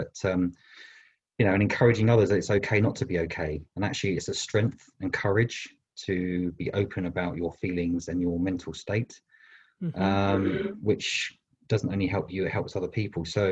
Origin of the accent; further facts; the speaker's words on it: London, United Kingdom; born there; now in Bristol, United Kingdom; I was born in London, but I moved to Bristol 20 years ago, and Bristol is a beautiful part of the UK, very close to the coast